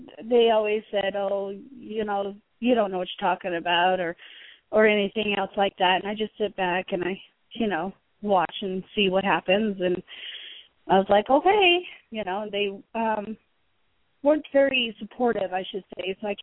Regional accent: Nevada, United States; I was born and raised in Nevada.

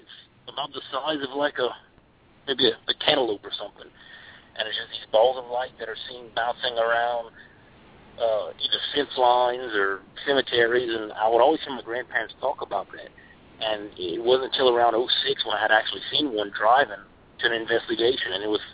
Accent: Louisiana, United States; It was just growing up in Louisiana, like I said, it comes second nature kind of hearing all those ghost stories.

